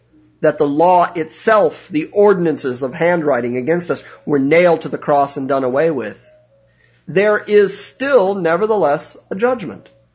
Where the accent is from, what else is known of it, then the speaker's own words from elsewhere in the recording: Ireland; I'm Irish. I like the Irish way of doing it.